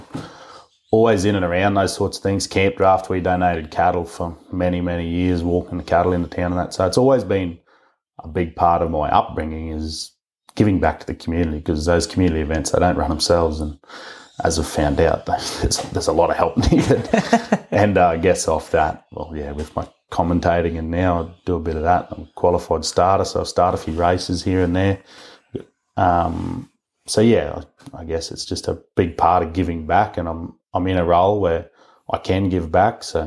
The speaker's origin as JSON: {"language": "English", "town": "Bylong", "region": "New South Wales", "country": "Australia", "tie": "born or raised there", "said": "So I born, went home to one of our Downs blocks, south of Maxi there, and then about a year into my existence, we moved up to Bylong"}